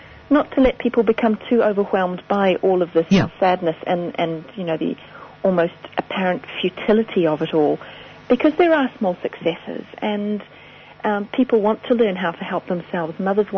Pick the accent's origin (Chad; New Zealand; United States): New Zealand; I'm a Kiwi girl.